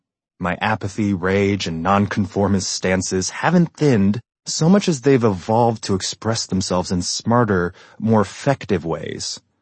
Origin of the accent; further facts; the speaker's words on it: Texas, United States; I was born and raised in Central Texas, where my parents, Korean immigrants, settled during the 1980s.